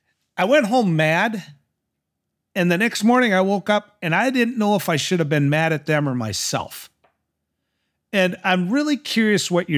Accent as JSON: {"language": "English", "region": "North Dakota", "country": "United States", "tie": "born or raised there", "said": "When I was growing up in North Dakota, every state executive branch position that was elected was held by Democrats."}